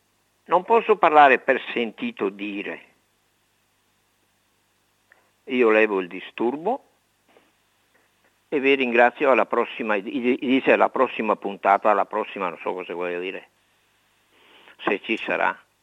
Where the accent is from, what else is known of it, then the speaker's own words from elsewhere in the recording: Padua, Veneto, Italy; born there; Padova. La zona è la Guizza. Sono nato, ho lavorato a Padova e anche muoio a Padova.